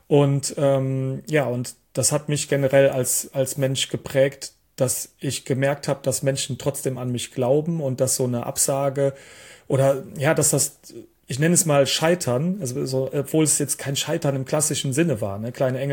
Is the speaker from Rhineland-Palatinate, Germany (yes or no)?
yes; Rhineland-Palatinate, Germany; Ja, also ich bin ein Kind des Waldes. Aufgewachsen bin ich im Westerwald tatsächlich in Rheinland-Pfalz und habe auch dort schon am Rande des Waldes gelebt.